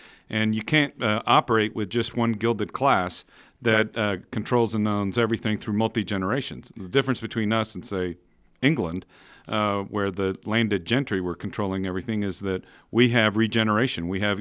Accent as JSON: {"language": "English", "country": "Mexico", "tie": "born or raised there", "said": "I grew up in Mexico. I was born and raised in Mexico. I've seen what abject poverty looks like. And I've also lived under a system there where things were mandated"}